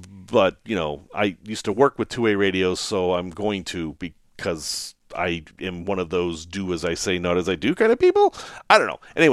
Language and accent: English; Salem, Massachusetts, United States; So growing up in Salem, Massachusetts, which was kind of a fantasy place to grow up